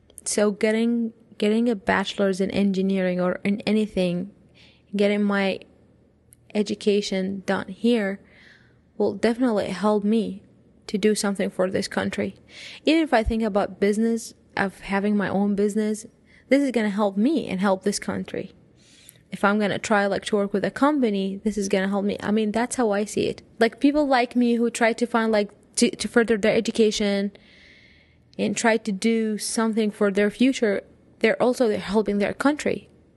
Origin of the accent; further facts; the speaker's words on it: Iraq; now in United States; Originally, I'm from Iraq, and I moved to the United States in 2010, April 2010.